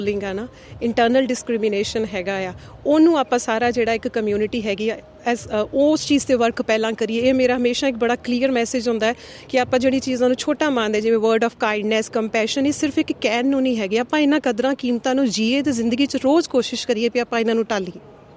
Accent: Batala, Punjab, India; also born or lived in Kalanaur / Jalandhar / Dehradun / Delhi; ਮੈਂ ਪੰਜਾਬ ਦੀ ਜੰਮਪਲ ਹਾਂ। ਮੈਂ ਬਹੁਤ ਛੋਟਾ ਡਿਸਟ੍ਰਿਕਟ ਗੁਰਦਾਸਪੁਰ ਦੇ ਵਿੱਚ ਕਲਾਨੌਰ ਹੈ, ਉੱਥੇ ਮੇਰੀ ਪੈਦਾਇਸ਼ ਹੋਈ। Then I had my basic schooling from Batala, then Jalandhar, then I did my masters from Dehradun, then daily.

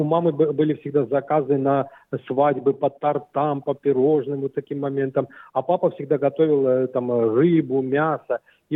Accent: Tbilisi, Georgia; now in Australia; мы в Австралии уже год. Я родом с Грузии, в Тбилиси, столица Грузии. Я там родился, вырос.

